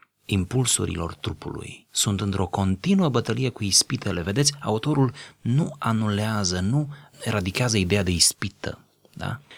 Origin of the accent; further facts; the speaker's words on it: Romania; În contextul nostru, pentru că noi doi suntem români, a fi creștin înseamnă a fi deasupra românității tale.